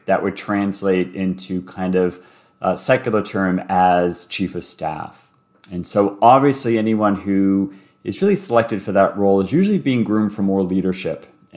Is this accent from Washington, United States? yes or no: no; Boston, Massachusetts, United States; moved away as an adult; also born or lived in New York City; now in Toronto, Canada; So I've been in Toronto 10 years, moved here from New York City. And before that, I was born and raised in Boston and was a Catholic priest in Boston for 8 years.